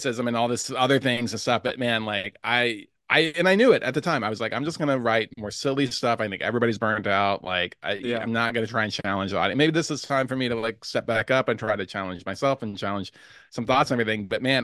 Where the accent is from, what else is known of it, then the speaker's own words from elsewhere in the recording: Louisville, Kentucky, United States; Anyway, so you were in Louisville, my hometown